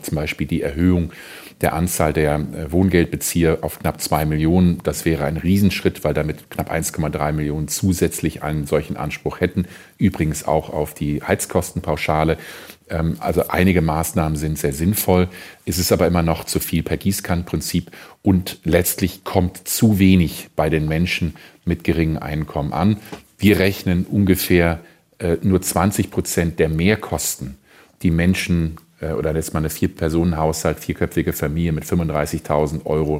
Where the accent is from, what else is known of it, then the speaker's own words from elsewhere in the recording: Germany; Aber es ist jetzt die sehr harte Tour, wie wir als Deutsche lernen.